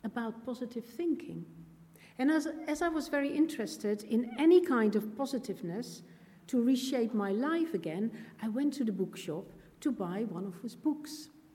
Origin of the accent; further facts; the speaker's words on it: Netherlands; English is a second language; it was a time after returning to my hometown in the Netherlands, having spent some time living and working abroad.